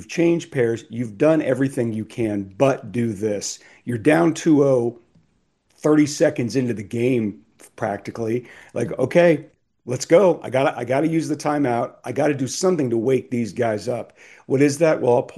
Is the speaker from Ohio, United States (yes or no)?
yes; Cincinnati, Ohio, United States; born there; So I was born in Cincinnati. The Bengals were my very first team that I was in love with.